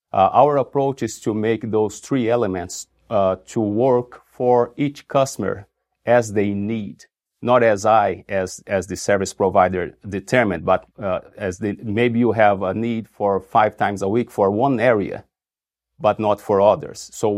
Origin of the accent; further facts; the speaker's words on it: Brazil; English is a second language; Yeah, I'm originally from Brazil, as you know, and you know, I was raised by a Christian family with, you know, good values